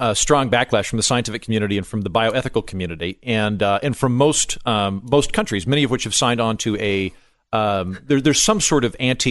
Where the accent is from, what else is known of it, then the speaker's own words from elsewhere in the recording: Oklahoma, United States; I'm from Oklahoma. Yeah, okay. The Left Behind series is foreign policy in Oklahoma.